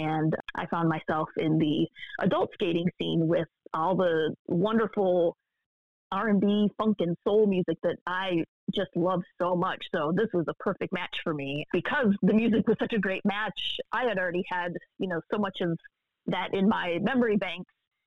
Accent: Detroit, Michigan, United States; So I grew up with an older sister just on the border of Detroit. It's always easier to say I grew up in Detroit because it's harder to explain

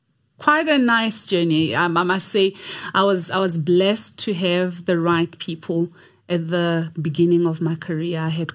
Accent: Venda, Limpopo, South Africa; I'm a girl from Limpopo. I grew up in Venda, did all my schooling there, primary, high school.

